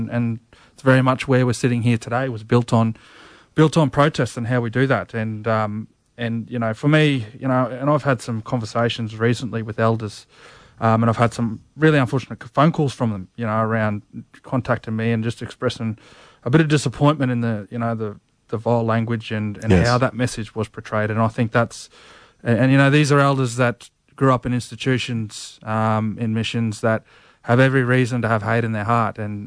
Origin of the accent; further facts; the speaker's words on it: Queensland, Australia; now in Brisbane, Australia; Yeah, I'm from Bidjara country in central Queensland there, but been down Brisbane way now for 13 odd years.